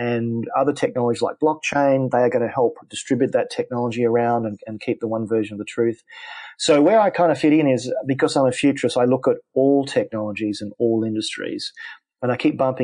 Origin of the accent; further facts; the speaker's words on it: Australia; So I would like to think not only because I'm Australian, I'm pragmatic